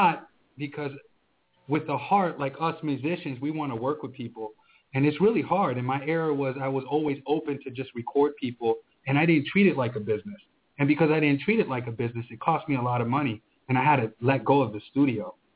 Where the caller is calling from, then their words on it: Orlando, Florida, United States; I'm calling in from Orlando, Florida.